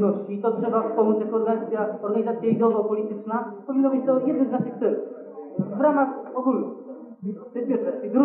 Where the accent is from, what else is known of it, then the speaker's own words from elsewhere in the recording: Lublin, Lublin Voivodeship, Poland; jestem z Lublina